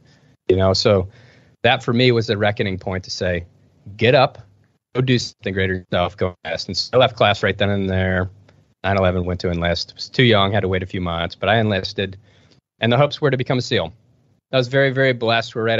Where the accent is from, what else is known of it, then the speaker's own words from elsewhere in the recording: Detroit, Michigan, United States; The long story is I grew up in Detroit, Michigan, and I was playing pretty competitive hockey.